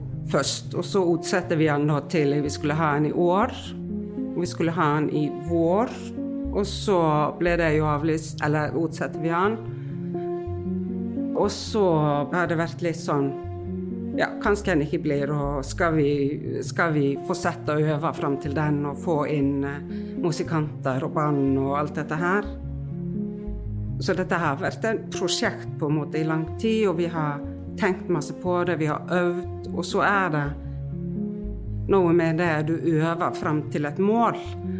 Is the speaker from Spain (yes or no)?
no; Iceland; Norwegian is a second language; now in Algerøy, Norway; Jeg kommer fra Island, har bodd her på Algerøy i 8 år.